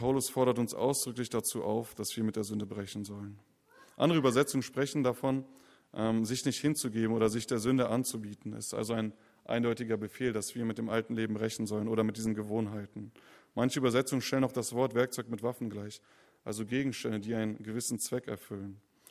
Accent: Wolfsburg, Lower Saxony, Germany; ich komme aus Wolfsburg. Das ist die schönste Stadt der Welt tatsächlich. Und bei uns in Wolfsburg dreht sich alles um Autos, um Volkswagen.

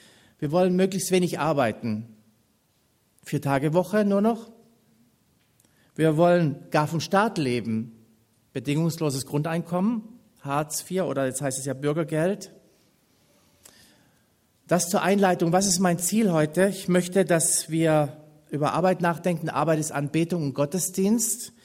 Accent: Baden-Württemberg, Germany; Und ich bin auf dem Bauernhof aufgewachsen im Schwarzwald, wie Ute ja schon gesagt hat. Und für uns war Arbeiten immer ein Ausdruck von unserem Glauben.

